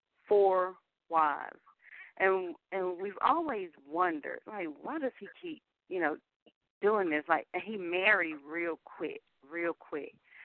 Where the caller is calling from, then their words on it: Raleigh, North Carolina, United States; Karen, I'm calling from Raleigh.